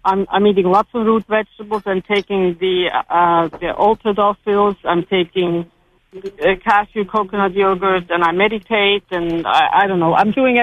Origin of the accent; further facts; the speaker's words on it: California, United States; I'm from SoCal.